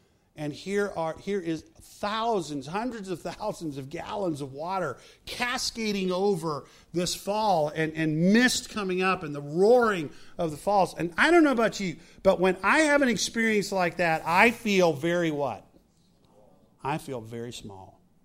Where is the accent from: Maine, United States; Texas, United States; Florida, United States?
Texas, United States; I grew up in Texas, and the greatest hamburger in the world is made in Texas.